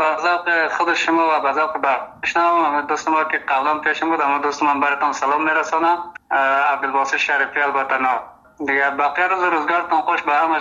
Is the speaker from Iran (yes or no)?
no; Afghanistan; first language Uzbek; Persian is a second language; حال زبانی مادری ما که است ازبکی است و زبان داری هم دیگه یک 80% دیگه تسلط داریم